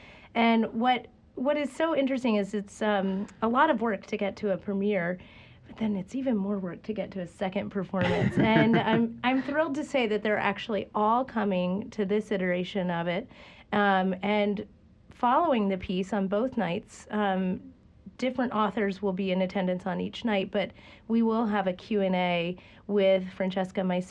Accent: Chapel Hill, North Carolina, United States; I was raised in Chapel Hill.

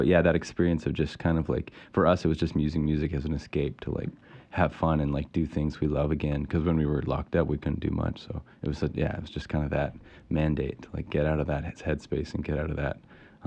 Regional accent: British Columbia, Canada; now in Los Angeles, United States; I'm from originally from Vancouver Island, Canada, and I kind of was coming going to Los Angeles because I really liked the music scene there, and I moved down there right at the beginning of the pandemic

